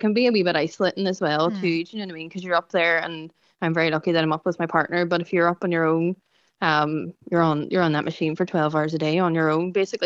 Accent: Ireland; I suppose we're very lucky as Irish people. We get to come here and get the opportunity to get these jobs.

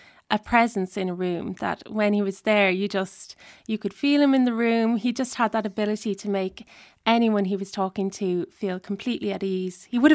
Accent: Ulster, Ireland; We're from Cavan, so we lived on a farm

